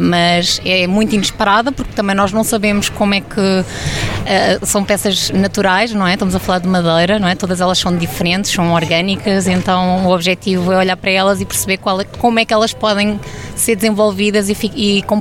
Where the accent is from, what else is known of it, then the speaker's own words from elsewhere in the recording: Leiria, Portugal; Não, nós somos de Leiria.